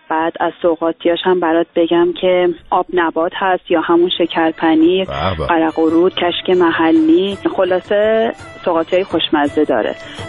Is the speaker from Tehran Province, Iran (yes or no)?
no; Bojnurd, North Khorasan, Iran; الان جنوب کشور زندگی میکنم اما اهل بجنوردم.